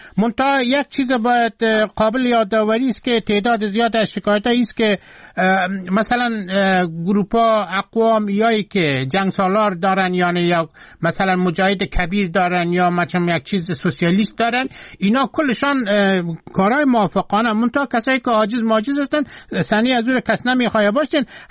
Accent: Afghanistan; خودم هم ترکمن هستیم، یعنی در افغانستان تولد شدیم، کلان شدیم

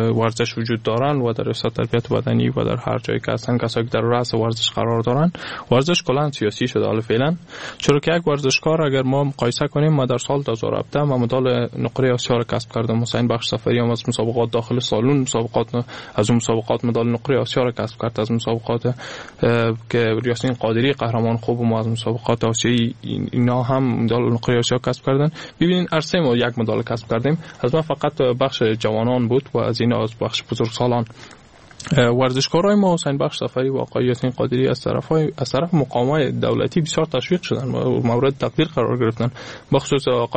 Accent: Afghanistan; ما از افغانستان هستم، از مردم افغانستان هستم.

